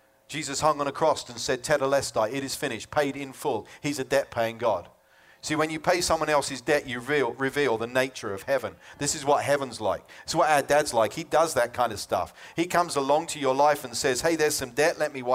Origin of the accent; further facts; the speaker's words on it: United Kingdom; now in California, United States; I'm a Brit. I know some people think I sound like New Zealand or Australian or something, but I just got a bit skewed accent living in California.